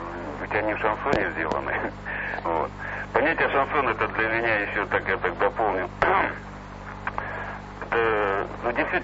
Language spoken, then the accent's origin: Russian; Rubtsovsk, Altai Krai, Russia; Так же, как и я родом из Сибири, вот, из небольшого городка, который называется Рубцовск.